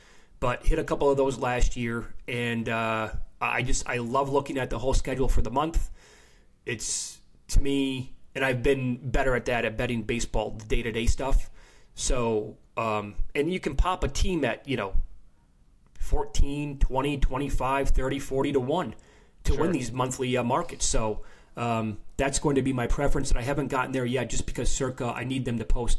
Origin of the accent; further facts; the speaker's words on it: Midwest, United States; And that's odd to say, by the way, growing up in the Midwest.